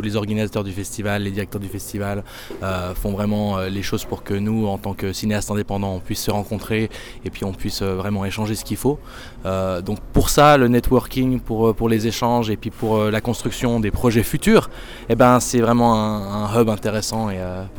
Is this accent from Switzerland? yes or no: yes; Switzerland; moved away as an adult; now in New York, United States; je viens à la base de Suisse. J'ai commencé à faire des films en Suisse et là, ça fait 6 ans que je suis établi à New York.